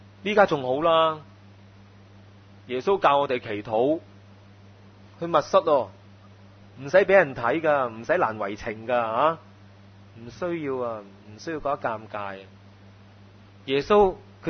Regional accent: China; 咁你我哋中國人嗰四個字真係唔錯㗎，真係對症就下藥㗎嘛

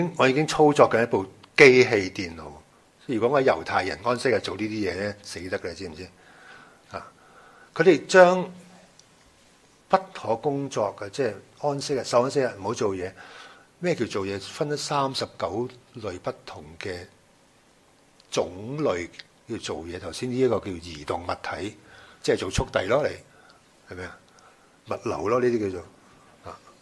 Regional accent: China; 唔好淨係即係用我哋中國人文化睇佢。

